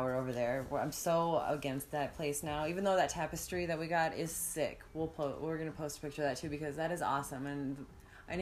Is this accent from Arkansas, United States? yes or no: no; Watertown, South Dakota, United States; There was a place back home in my hometown, Watertown, South Dakota.